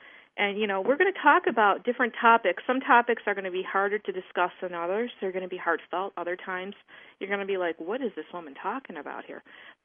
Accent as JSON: {"language": "English", "region": "New York", "country": "United States", "said": "I'm from Western New York, the snow capital of the world."}